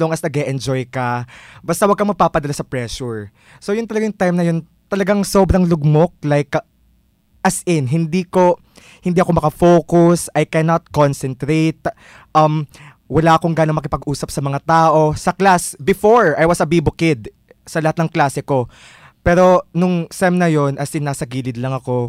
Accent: Tacloban, Eastern Visayas, Philippines; Siguro na homesick din ako kasi nga I'm from Tacloban.

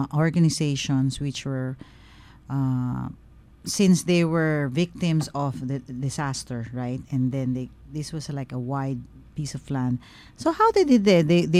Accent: Baler, Central Luzon, Philippines; we're from Baler.

